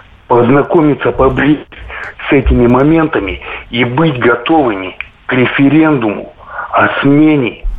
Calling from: Irkutsk, Irkutsk Oblast, Russia; Добрый вечер

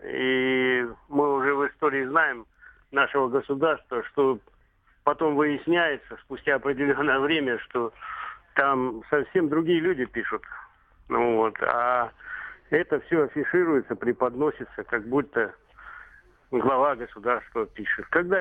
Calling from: Barnaul, Altai Krai, Russia; Да, город Барнаул.

